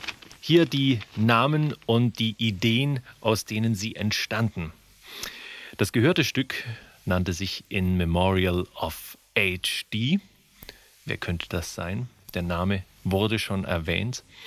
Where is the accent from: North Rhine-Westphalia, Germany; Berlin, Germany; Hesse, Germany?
Berlin, Germany; born there; Geboren in Berlin anno Domini 1960.